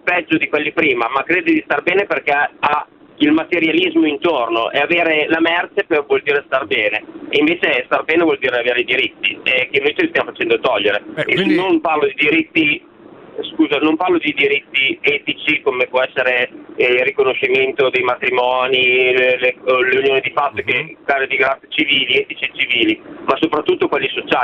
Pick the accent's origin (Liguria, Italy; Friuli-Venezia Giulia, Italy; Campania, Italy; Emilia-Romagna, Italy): Emilia-Romagna, Italy; Piacenza; io premetto che non sono lombardo, sono dell'Emilia Romagna, ma a Piacenza siamo proprio confinanti.